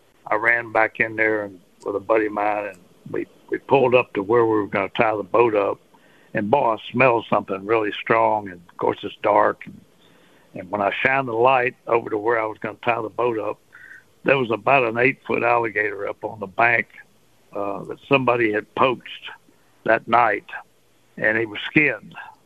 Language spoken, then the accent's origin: English; Port Arthur, Texas, United States; I grew up in Port Arthur, and we saw a lot of alligators over